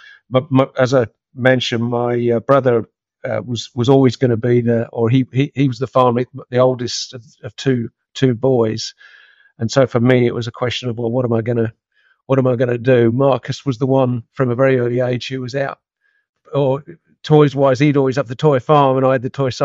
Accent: East Midlands, United Kingdom; moved away; I grew up in Leicestershire, the son of a farming family. So my father was third generation farmer on that property, and my brother, who still farms it part-time, is fourth generation.

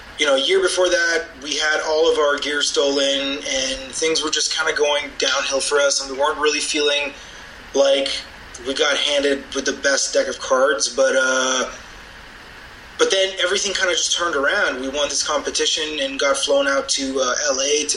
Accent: Israel; now in Canada; So, I'm originally from Israel

